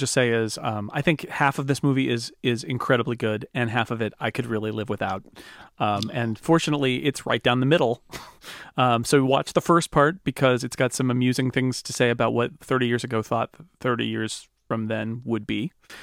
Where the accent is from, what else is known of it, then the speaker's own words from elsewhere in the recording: California, United States; the Sierra Railroad, which is Jamestown, California, which is about 4 miles from where I grew up, and five. It's not a lot. Very short distance. It's in the Sonora area